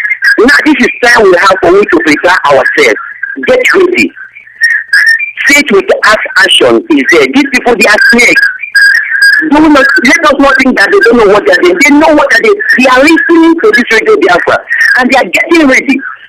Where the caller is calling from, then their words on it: India; I'm calling from India.